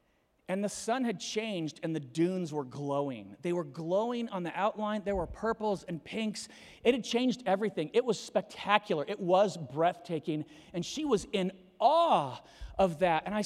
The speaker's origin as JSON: {"language": "English", "region": "Colorado", "country": "United States", "said": "but I know I'm from Colorado"}